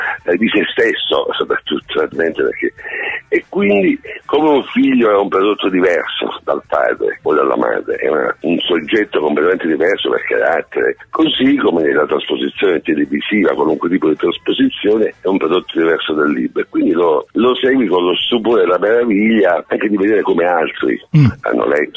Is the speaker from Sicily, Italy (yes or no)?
yes; Racalmuto, Sicily, Italy; visto che io sono di Racalmuto